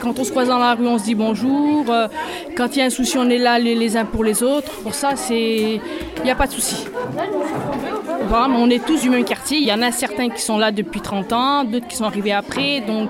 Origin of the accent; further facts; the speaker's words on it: Fontaine, Auvergne-Rhône-Alpes, France; j'habite à Fontaine. Alors, je viens du quartier des Alpes, donc la ZAC. J'y suis depuis 32 ans